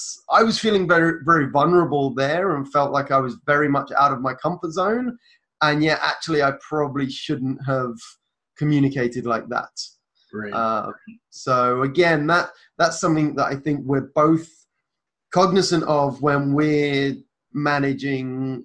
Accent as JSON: {"language": "English", "country": "United Kingdom", "said": "particularly being British, we don't tend to show much emotion"}